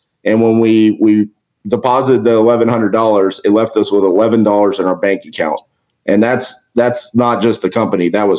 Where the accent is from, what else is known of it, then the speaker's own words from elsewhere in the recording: Fort Worth, Texas, United States; I'm from Fort Worth, Texas. I've lived in Fort Worth, Texas my whole life.